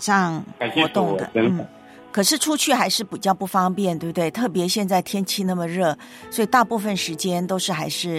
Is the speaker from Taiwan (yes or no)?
yes; Taiwan; 那你知道我的老家台湾吗？